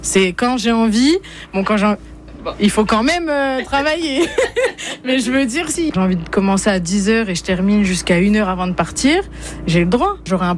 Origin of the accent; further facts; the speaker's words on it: Feilly, Grand Est, France; Alors, je viens de Feilly, un tout petit village vosgien.